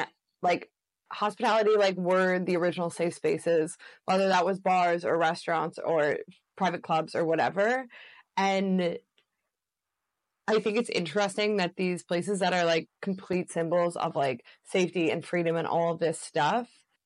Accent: Canada; I'm white, I come from Canada, I'm university educated

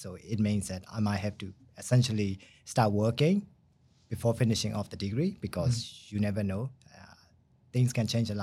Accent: Myanmar; English is a second language; moved away; So I left from my home country, which is called Burma or Myanmar, mm-hmm. in 1998.

